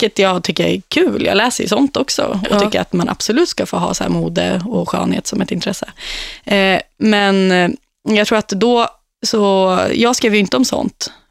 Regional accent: Sundsvall, Västernorrland County, Sweden; jag har varit i Sundsvall nyligen, så jag känner att nu är min dialekt på topp.

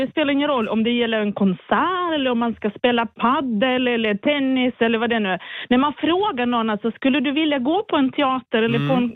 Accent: Russia; now in Sweden; Jag kommer från Ryssland och har bott här i 20 år nu.

